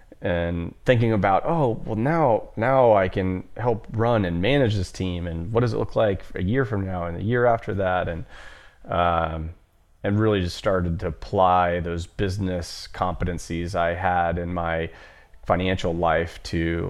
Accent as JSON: {"language": "English", "town": "Washington", "region": "District of Columbia", "country": "United States", "tie": "born or raised there", "said": "because I grew up in the Washington, D.C. metro area"}